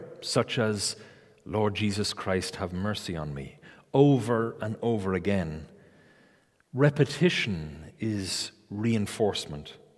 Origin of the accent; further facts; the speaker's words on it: Ireland; Growing up in Ireland, a typical Irish mother always led their sons to believe that the world revolved around them.